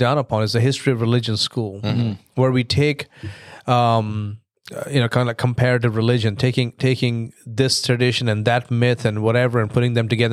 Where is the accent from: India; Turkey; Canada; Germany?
India; now in United States; So as you know, I grew up overseas. I grew up in India